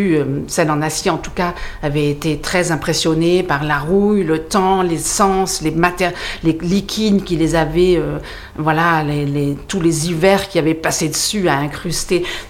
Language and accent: French; Southern France, France; also born or lived in Brussels, Belgium; c'est quand je suis revenue de Bruxelles dans le Midi où j'ai retrouvé mon pays et mon enfance